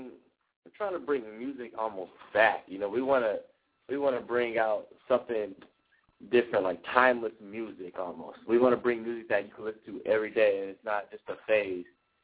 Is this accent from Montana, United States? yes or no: no; Riverside, California, United States; now in Rancho Cucamonga, United States; out in my hometown Riverside, I moved to Ranch Cucamonga, and from there I met a couple of more artists.